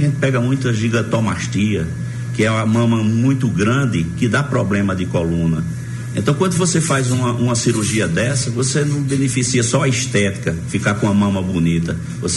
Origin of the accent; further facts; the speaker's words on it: Araripina, Pernambuco, Brazil; Primeiro, eu não sou forasteiro, eu sou da terra